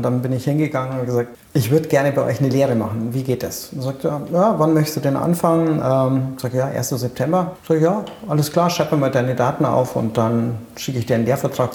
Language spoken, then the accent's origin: German; Bavaria, Germany; Ich bin in der Nähe von Erding aufgewachsen.